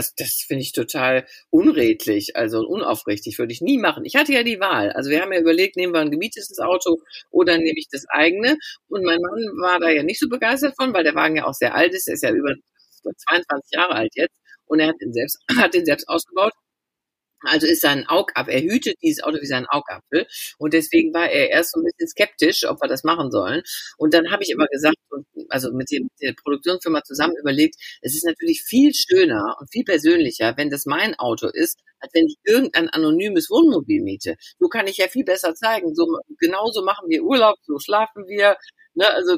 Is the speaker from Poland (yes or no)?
no; Wuppertal, North Rhine-Westphalia, Germany; Und sobald ich in Wuppertal bin, verfalle ich so ein bisschen in den Slang.